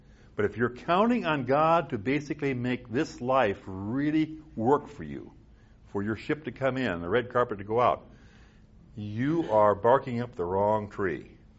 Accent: South Dakota, United States; I grew up in Little House on the Prairie in South Dakota. I've told you this story before. You know, we didn't have running water or electricity until I was halfway through grammar school.

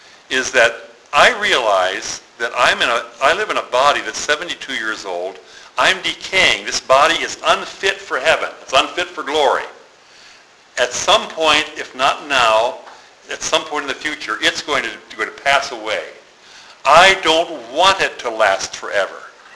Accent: United States; I mean, I'm an American.

